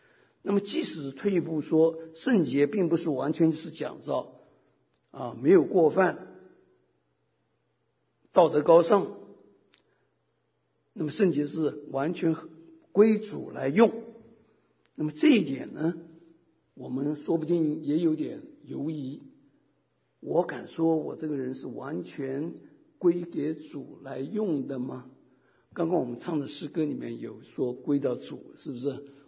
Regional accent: China; 我们中国人不是有句话吗

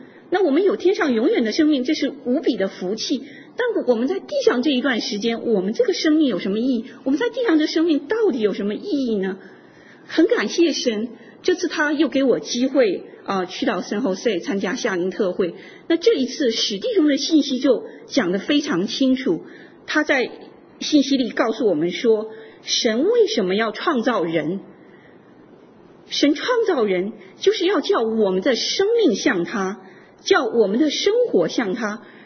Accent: China; 像我是从国内来的，我们在国内受的教育说人死如灯灭

